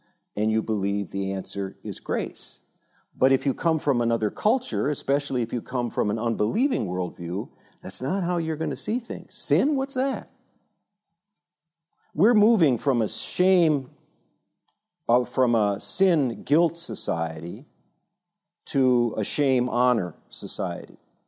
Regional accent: United States; because I'm an American, you know, clinging to my religion and my guns and all that good stuff.

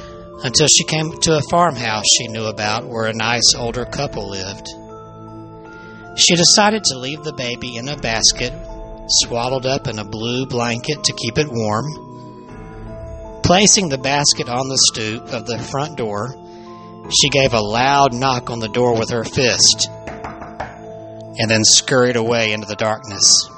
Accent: Alabama, United States; This is a story which took place here in my home state of Alabama, down in the southern part of the state, I've been told.

